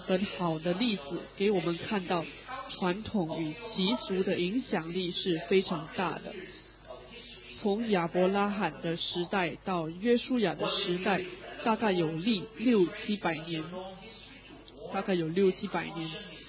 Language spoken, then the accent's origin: Chinese; South Korea; moved away; 比如说我是在韩国长大的，那韩国的文化对我是有一定的影响的。虽然我在外地生活了很多年，但我并未彻底摆脱这个韩国文化的影响。